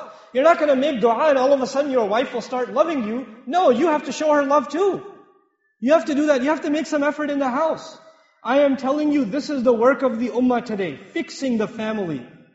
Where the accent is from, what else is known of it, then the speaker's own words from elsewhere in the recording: Pakistan; Where I'm originally from Pakistan.